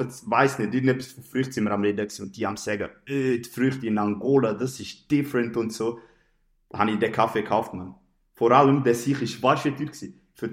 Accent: Switzerland; now in Belgium; In Belgien sind zwar viele Schweizer, aber wir sind Schweizer

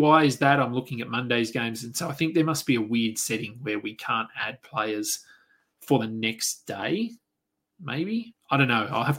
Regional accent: Australia; As an Aussie, it's just good to see him out there putting up numbers again.

